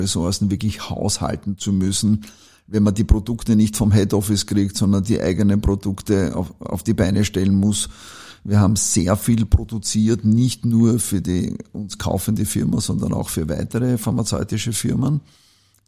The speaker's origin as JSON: {"language": "German", "country": "Austria", "said": "ich als Österreicher"}